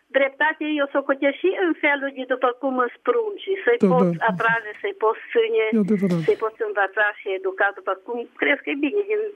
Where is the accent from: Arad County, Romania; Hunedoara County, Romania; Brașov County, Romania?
Arad County, Romania; Arad; Sunt din Arad.